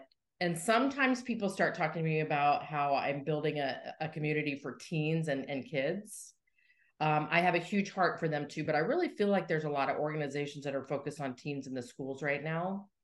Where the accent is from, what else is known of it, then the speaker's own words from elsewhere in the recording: Colorado, United States; We grew up in Colorado.